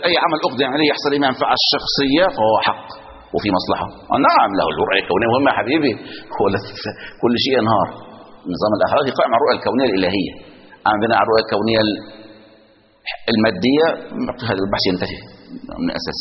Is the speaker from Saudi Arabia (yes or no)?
no; Egypt; ولكن هذا واقع عندنا في مصر